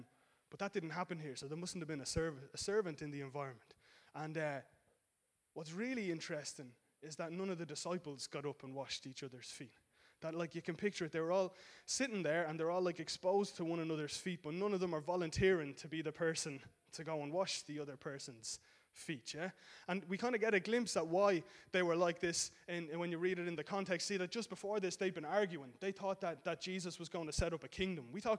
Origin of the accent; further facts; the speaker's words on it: Dublin, Leinster, Ireland; we'd get up on stage and say … I'm from Dublin, and that's it